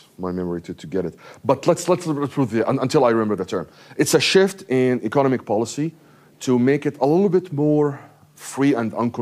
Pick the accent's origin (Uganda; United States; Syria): Syria; English is a second language; as I grew up in Syria